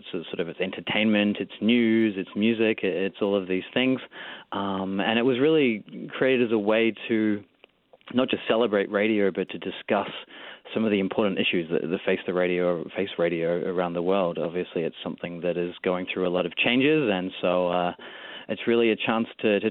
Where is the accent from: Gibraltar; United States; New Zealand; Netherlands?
New Zealand; I'm from New Zealand, but I've lived in different countries around the world working